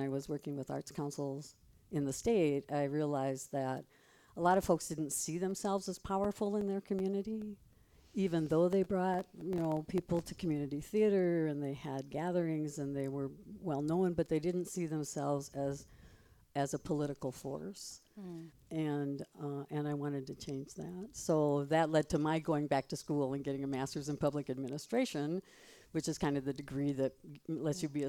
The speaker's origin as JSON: {"language": "English", "town": "Dell Rapids", "region": "South Dakota", "country": "United States", "tie": "born or raised there", "said": "I grew up in Del Rapids, so we didn't have a big arts program back when I was in high school."}